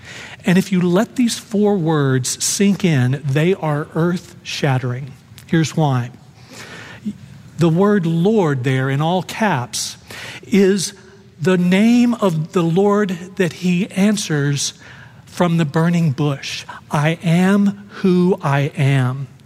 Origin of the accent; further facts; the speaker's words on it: Dallas, Texas, United States; I'm a city boy. I was raised in Dallas. We didn't have sheep in our backyard. I don't know much about country life or ranching or livestock.